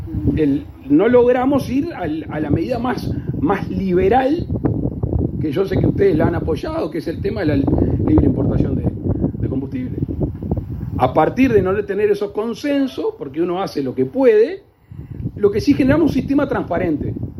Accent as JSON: {"language": "Spanish", "country": "Uruguay", "said": "estamos destinados como uruguayos"}